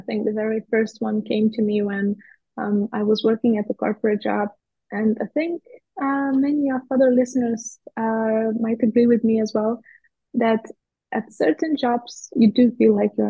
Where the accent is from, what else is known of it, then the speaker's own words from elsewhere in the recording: Lithuania; English is a second language; I'm originally from Lithuania, and in Lithuania we have quite difficult last names.